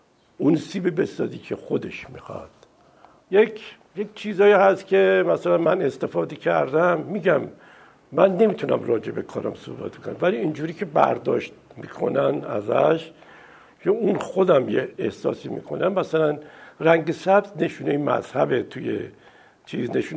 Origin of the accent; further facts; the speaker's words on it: Shiraz, Fars, Iran; also born or lived in Tehran; من سال 1315 تو شیراز متولد شدم. دوران دبستان دبیرستانم توی شیراز بود و بعد برای دانشکده هنرهای زیبا اومدم تهران